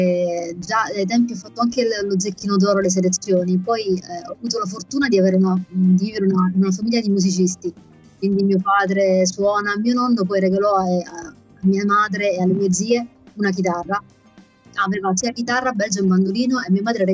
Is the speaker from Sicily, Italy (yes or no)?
yes; Collina, Sicily, Italy; also born or lived in Cefalù; Io sono nata a Cefalù, ho fatto la scuola a Cefalù, ma sono di Collina, quindi vissuto a Collina.